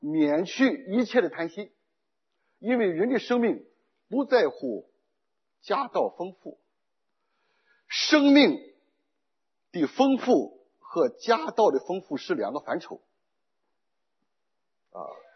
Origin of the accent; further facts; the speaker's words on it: Shandong, China; 我是从山东过来哈，山东过年的时候要蒸大馒头啊